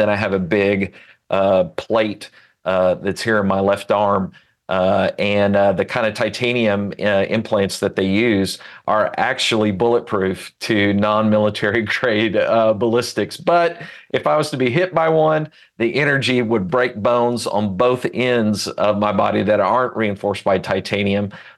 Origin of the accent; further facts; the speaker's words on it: Edmond, Oklahoma, United States; I grew up in Edmond, Oklahoma, and that theater that we had is basically the size of an off-Broadway theater